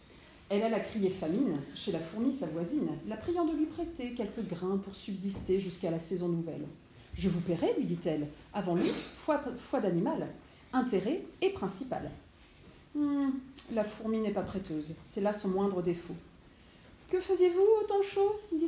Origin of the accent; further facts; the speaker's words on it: Croix, Hauts-de-France, France; Je suis de Croix